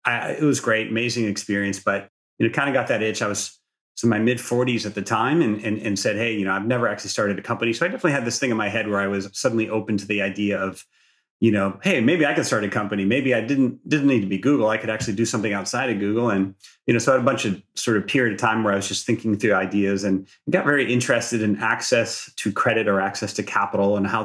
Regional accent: Massachusetts, United States; now in California, United States; I'm an East Coast native. I grew up outside Boston, but came out to California in the, 1993, pre-Netscape, as I like to say.

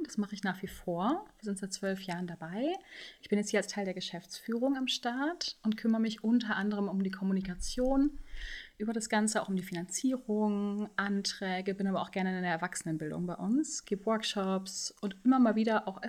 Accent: Dortmund, North Rhine-Westphalia, Germany; now in Hamburg, Germany; Ich komme aus Dortmund tatsächlich. Deswegen hat mich gerade dein Dialekt schon voll abgeholt. So in die Heimat, so ein bisschen zumindest daneben. Ich bin jetzt hier in Hamburg schon ein paar Jahre.

